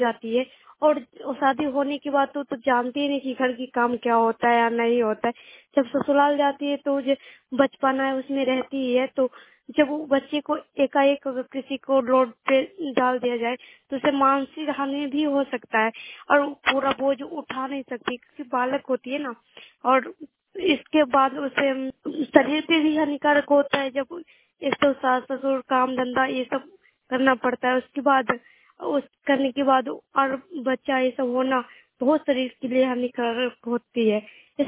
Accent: Khalispur, India; मैं खालिसपुर की रहने वाली हूँ, सारंजन प्रखंड की।

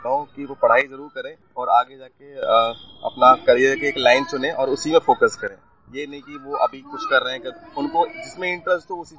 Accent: Bhondsi, Haryana, India; मैं मोस्टली हरियाणा का हूँ और गुड़गांव भोंडसी मेरा गाँव है।

